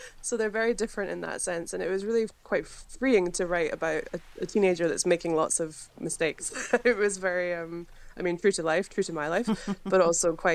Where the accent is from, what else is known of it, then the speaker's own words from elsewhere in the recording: Scotland, United Kingdom; Yeah, so I am autistic and I am Scottish